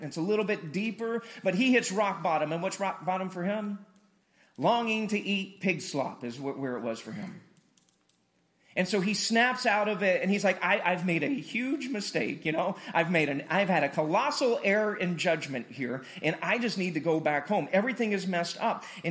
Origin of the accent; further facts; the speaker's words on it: Carthage, Missouri, United States; and I couldn't take it in my hometown of Carthage, Missouri.